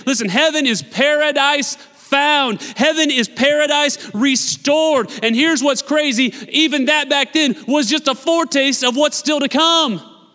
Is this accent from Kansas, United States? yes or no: yes; Newton, Kansas, United States; I was born and raised here in Newton, Kansas. I have done my time in the flatlands, baby.